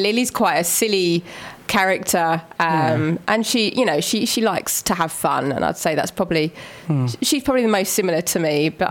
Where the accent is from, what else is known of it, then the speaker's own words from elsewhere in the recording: Chelmsford, East of England, United Kingdom; Yes, I was born in Chelmsford.